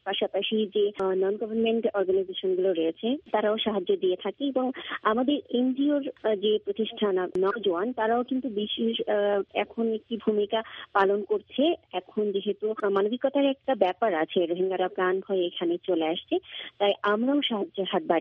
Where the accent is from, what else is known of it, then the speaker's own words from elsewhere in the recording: Bangladesh; সার্বিক আমরা বাংলাদেশি হিসেবে যে পরিমাণ সুযোগ সুবিধা ভোগ করে থাকি